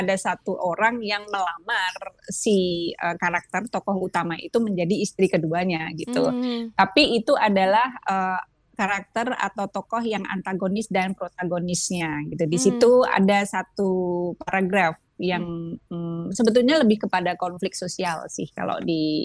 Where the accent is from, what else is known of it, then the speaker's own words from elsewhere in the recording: Temanggung, Central Java, Indonesia; Terus saya kan lahir di Temanggung nih, itu lahir di Temanggung. Terus dulu itu zaman saya SD, SMP, SMA itu kan gegap gempita Temanggung itu sentralnya tembakau kan.